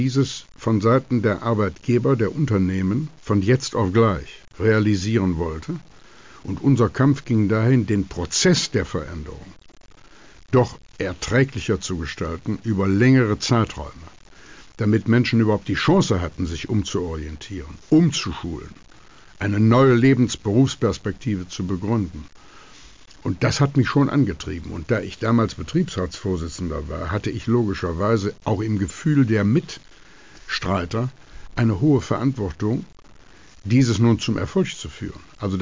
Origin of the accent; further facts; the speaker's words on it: Wuppertal, North Rhine-Westphalia, Germany; in meiner Heimatstadt Wuppertal